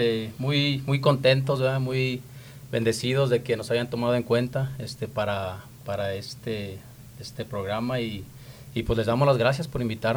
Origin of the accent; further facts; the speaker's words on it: Guanajuato, Mexico; now in United States; Yo soy de Guanajuato, México, hermano. De una ciudad que está en el centro de México, una ciudad pequeña.